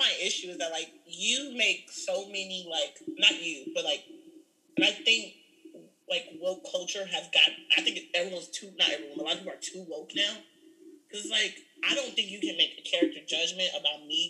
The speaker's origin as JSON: {"language": "English", "town": "Chicago", "region": "Illinois", "country": "United States", "said": "I'm from Chicago."}